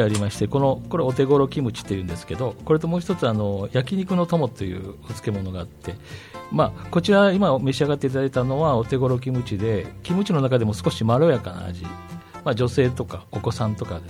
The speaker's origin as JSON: {"language": "Japanese", "region": "Ehime", "country": "Japan", "lives_now": "Nobeoka, Japan", "said": "私なんか特に愛媛から来てるんで、はい、他県外の人はこれが朝鮮漬けというふうに思うんですけれども"}